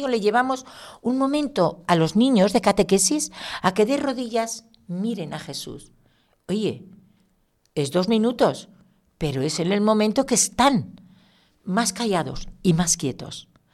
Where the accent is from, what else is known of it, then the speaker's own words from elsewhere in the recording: Villovela, Castile and León, Spain; en mi pueblo, en Villovela, un pueblo pequeñísimo de Segovia